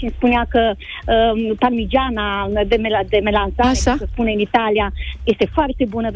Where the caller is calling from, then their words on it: Târgu Jiu, Gorj County, Romania; Mă sunt de la Târgu Jiu.